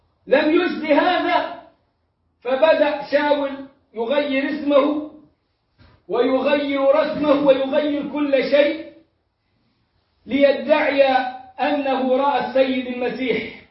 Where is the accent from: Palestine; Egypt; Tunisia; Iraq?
Egypt; زي ما بيغنوا عندنا في مصر.